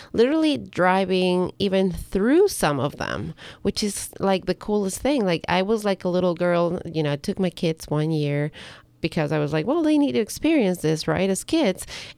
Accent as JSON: {"language": "English", "country": "Ecuador", "said": "I'm originally from Ecuador"}